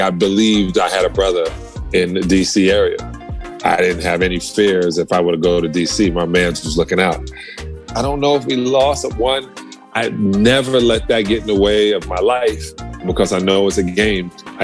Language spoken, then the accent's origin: English; New York, United States; And I'm from New York.